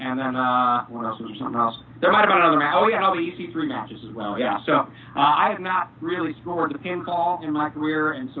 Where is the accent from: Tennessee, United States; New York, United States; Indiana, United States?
Tennessee, United States; Nashville; Now, recently, Grayo visited my hometown, where I'm originating this call from now, Nashville, Tennessee.